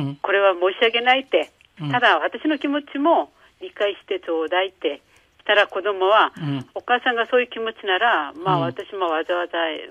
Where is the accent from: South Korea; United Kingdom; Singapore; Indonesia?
South Korea; Japanese is a second language; now in Japan; 私は出身が韓国なんですが